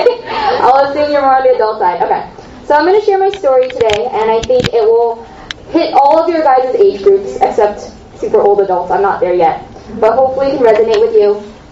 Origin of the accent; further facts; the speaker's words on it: San Jose, California, United States; So I grew up in California basically for my whole life, in San Jose, Cupertino area, so like 20 minutes from here.